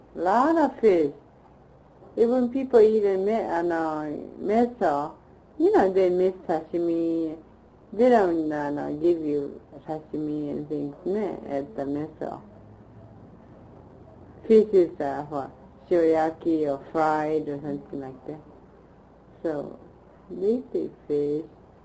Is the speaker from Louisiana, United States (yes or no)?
no; Clearfield, Utah, United States; Clearfield. That's near Ogden.